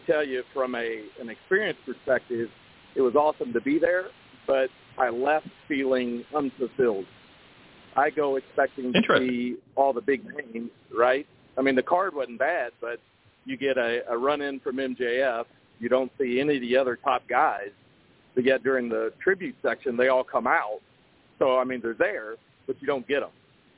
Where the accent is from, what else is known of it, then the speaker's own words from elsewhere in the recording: Louisville, Kentucky, United States; I'm from Louisville, so the closest event to us had been Cincinnati or Nashville